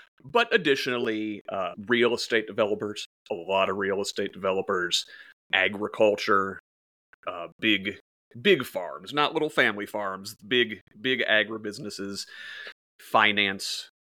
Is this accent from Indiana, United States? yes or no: yes; Indiana, United States; now in Bloomington, United States; I am a Bloomington resident, lifelong Hoosier. I grew up in Northwest Indiana, but I've been down here for about 25 years now.